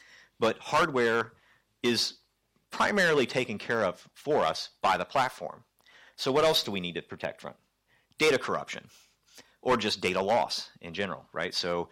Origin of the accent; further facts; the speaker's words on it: United States; you can tell from my funny accent that I am nowhere from around here. I'm actually flown over from the States.